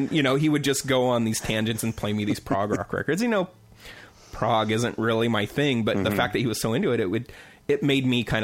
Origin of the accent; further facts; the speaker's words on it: Brownsville, Oregon, United States; So the story is where I grew up in Oregon. Is in a little town called Brownsville, and there was a hill.